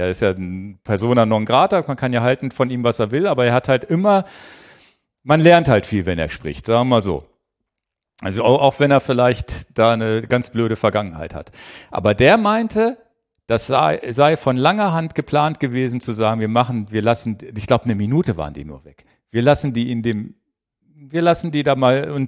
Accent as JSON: {"language": "German", "country": "Germany", "said": "also irgendwie bin ich ja auch ein Bora-Fan. als Deutscher in Anführungsstrichen"}